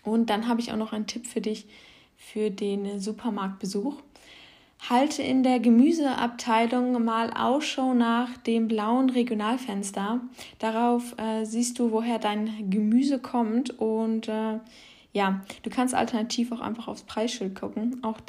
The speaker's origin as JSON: {"language": "German", "region": "Hamburg", "country": "Germany", "said": "Und ich komme ja aus Hamburg und für mich ist im Idealfall regional das Umland von Hamburg"}